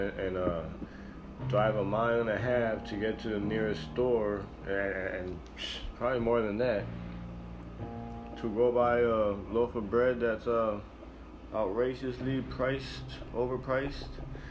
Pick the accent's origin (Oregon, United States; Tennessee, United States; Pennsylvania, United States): Pennsylvania, United States; Philadelphia; now in Wisconsin, United States; Again, we're from Philadelphia. And parents from Puerto Rico. And we're here in Wisconsin now, so it's just the way life goes.